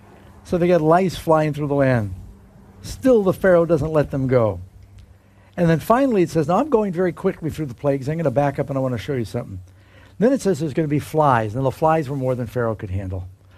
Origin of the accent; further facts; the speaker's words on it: Miami, Florida, United States; my job when I was growing up in Miami was to clean my dad's pool. And in Miami, we had frogs everywhere